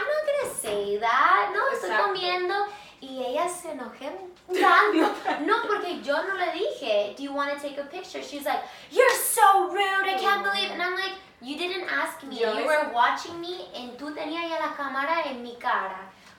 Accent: Mexico; No, porque soy mexicana, tenemos muchos babies de mi familia

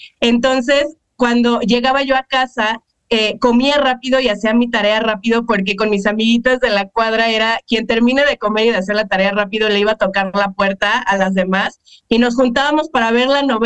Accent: Tijuana, Baja California, Mexico; also born or lived in Xalapa; now in Mexico City, Mexico; a mí me gusta definirla como una norteña naturalizada jarocha viviendo el Chilango Dream. Yo soy originaria de Tijuana, Baja California. Me considero 100% jalapeña de corazón. Viví muchos años en Xalapa, Veracruz. Y bueno, desde hace 13 años estoy viviendo aquí en la Ciudad de México

